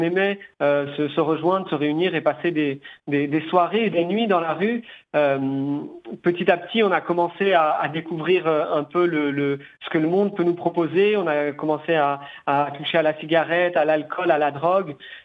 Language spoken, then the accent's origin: French; Noisy-le-Grand, Île-de-France, France; also born or lived in Paris; À Paris, donc je suis né à Paris, en région parisienne. J'ai grandi à Noisy-le-Grand, donc en Seine-Saint-Denis, et j'ai été élevé dans la foi catholique par ma maman, mon papa étant musulman.